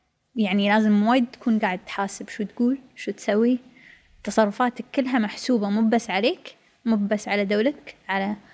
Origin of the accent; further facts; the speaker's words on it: United Arab Emirates; من يوم أنا صغيرة. والله. وما يعني تعرف، يعني ما كان موجود عندنا في الإمارات.